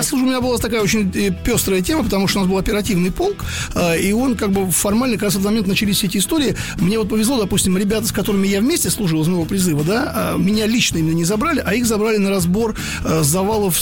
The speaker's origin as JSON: {"language": "Russian", "region": "Moscow", "country": "Russia", "said": "Это я москвич"}